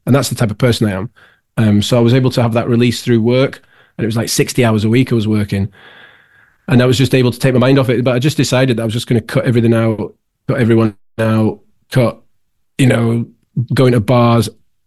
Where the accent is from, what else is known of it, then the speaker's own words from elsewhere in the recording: Scotland, United Kingdom; born there; I was born in Scotland, my parents are Scottish.